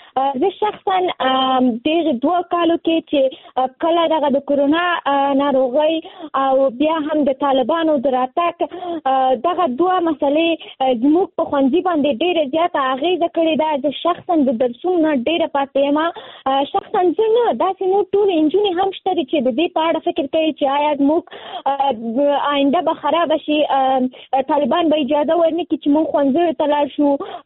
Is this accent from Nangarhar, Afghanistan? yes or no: yes; Nangarhar, Afghanistan; now in Kabul, Afghanistan; ما د ننګرهار د ولایت نه فعلاً په کابل کې ژوند کوم